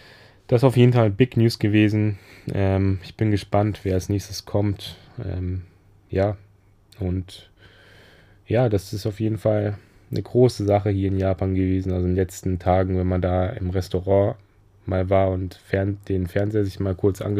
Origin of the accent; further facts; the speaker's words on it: Hesse, Germany; now in Berlin, Germany; bin ich da nach Berlin, was ja ziemlich weit entfernt ist von meiner Heimatstadt in Hessen.